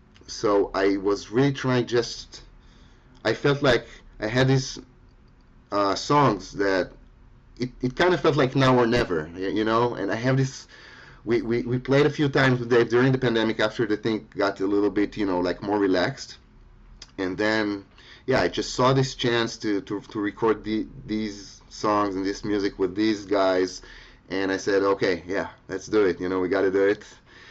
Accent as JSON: {"language": "English", "country": "Israel", "tie": "born or raised there", "said": "growing up in Israel, which is, you know, really young country in one hand. I was like basically the first generation"}